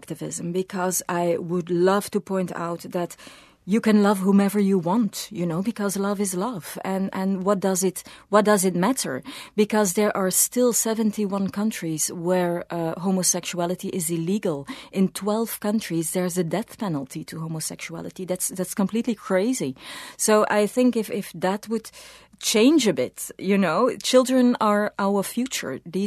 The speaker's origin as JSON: {"language": "English", "country": "Belgium", "said": "I'm from Belgium."}